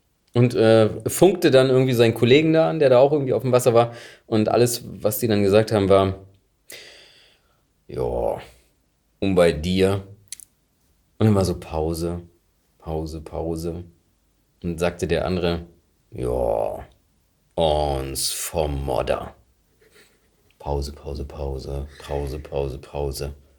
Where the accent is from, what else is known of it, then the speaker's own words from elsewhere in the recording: Germany; Gerade so als Friese.